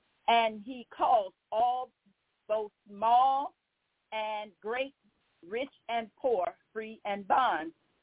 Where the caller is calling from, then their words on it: Baton Rouge, Louisiana, United States; I am calling from Baton Rouge, Louisiana.